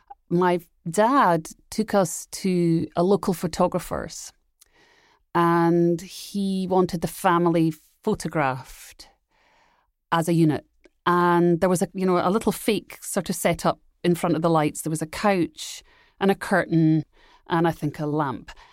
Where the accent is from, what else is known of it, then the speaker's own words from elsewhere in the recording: Edinburgh, Scotland, United Kingdom; Well, I grew up in Edinburgh, Scotland, which is, you know, a small island, basically.